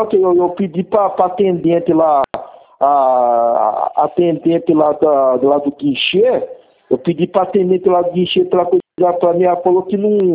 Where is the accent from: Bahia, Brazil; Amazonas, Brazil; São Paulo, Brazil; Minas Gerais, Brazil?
São Paulo, Brazil; Araras; Eu sou daqui de Arara, São Paulo.